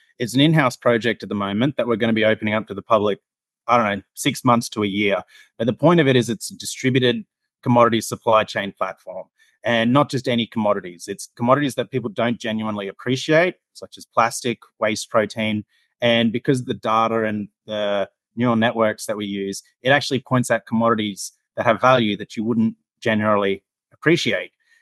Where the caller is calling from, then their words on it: Brisbane, Queensland, Australia; Sunny Queensland, Brisbane, Queensland, Australia.